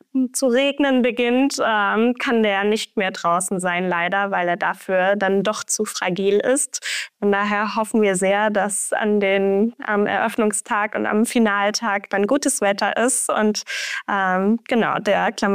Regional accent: Germany; Ich komme aus Deutschland

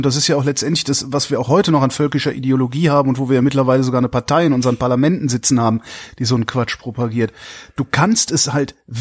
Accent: Cologne, North Rhine-Westphalia, Germany; du bist Bremer, ich bin Kölner.

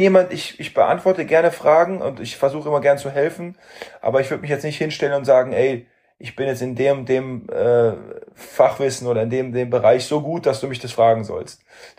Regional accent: Seeheim-Jugenheim, Hesse, Germany; hier in meinem Heimatdorf in Seeheim-Jugendheim, da ist der TC Seeheim, bei dem habe ich früher Tennis gespielt.

